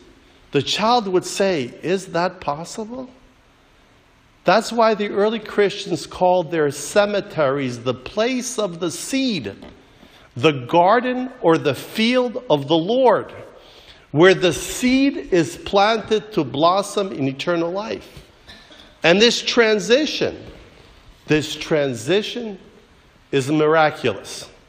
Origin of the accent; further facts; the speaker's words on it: Yonkers, New York, United States; I went to Fordham University in the Bronx, and I'm from Yonkers.